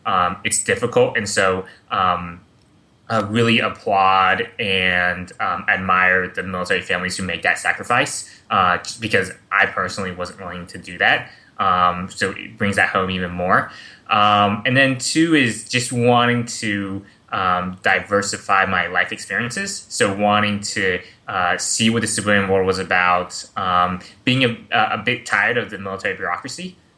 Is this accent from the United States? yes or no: yes; Tallahassee, Florida, United States; Born and raised in Tallahassee, went to West Point in 2000 before 9/11.